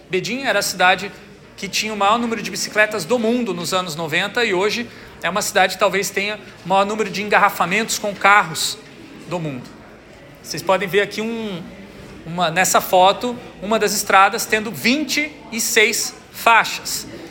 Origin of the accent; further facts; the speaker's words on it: Brazil; de enquanto brasileiros, de valorizar aquilo que nós fizemos aqui já no passado